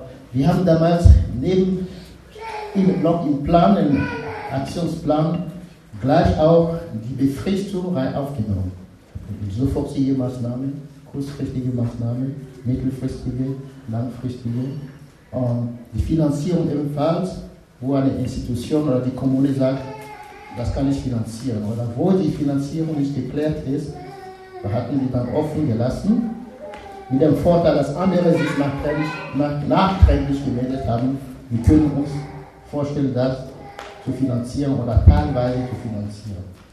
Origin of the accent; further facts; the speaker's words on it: Braunschweig, Lower Saxony, Germany; in Braunschweig zum Beispiel, wo ich herkomme